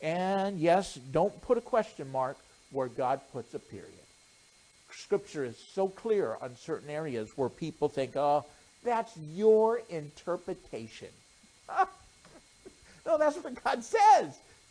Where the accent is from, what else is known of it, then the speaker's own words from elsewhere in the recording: Rapid City, South Dakota, United States; I grew up in Rapid City, South Dakota